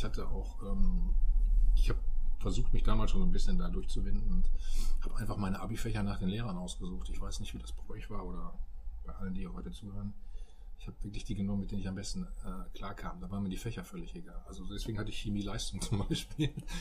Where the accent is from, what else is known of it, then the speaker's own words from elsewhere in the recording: Bad Salzuflen, North Rhine-Westphalia, Germany; also born or lived in Herford; now in Hamburg, Germany; seit über 15 Jahren in Hamburg, geboren in Ostwestfalen, in Herford, aufgewachsen in Bad Salzuflen, in einer Kurstadt, was für junge Leute damals nicht so prickelnd war